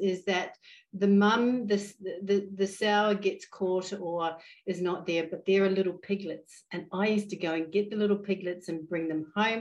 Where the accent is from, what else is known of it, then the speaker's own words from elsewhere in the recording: New Zealand; born there; I was born in New Zealand.